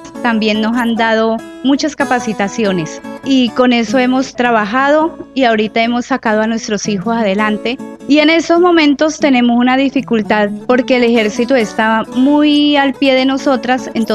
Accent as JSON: {"language": "Spanish", "town": "Gaitania", "region": "Tolima", "country": "Colombia", "said": "vengo de Gaitania, Tolima."}